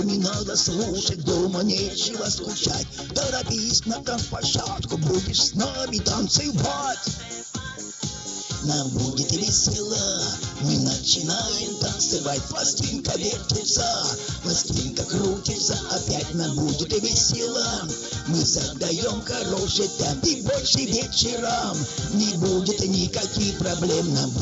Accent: Akhtubinsk, Astrakhan Oblast, Russia; диджей я из Ахтубинска, друзья. Для тех, кто знает меня мало … с Астраханской области

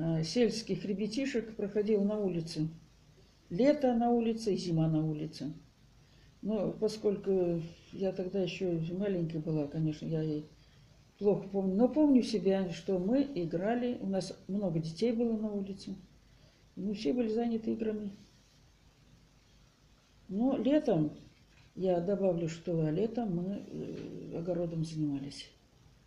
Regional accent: Bolshoye Podberezye, Tatarstan, Russia; born there; Я родилась 28 сентября 1941 года в селе Большое Подберезье Кайбицкого района Республики Татарстан.

